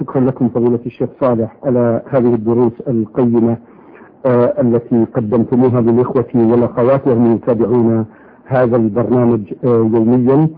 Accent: Saudi Arabia; من المملكة العربية السعودية.

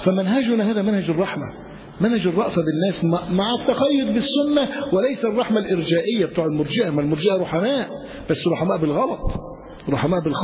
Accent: Egypt

